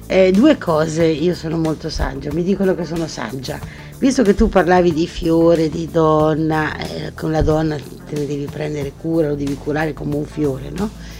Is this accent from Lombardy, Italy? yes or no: yes; Crema, Lombardy, Italy; accent: Cremasco; nel mio dialetto cremasco, insomma nordico, lombardo